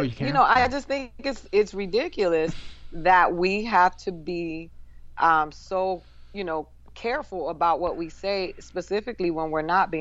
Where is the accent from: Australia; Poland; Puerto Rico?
Puerto Rico; Caguas; Nosotros somos del campo. We're from Caguas.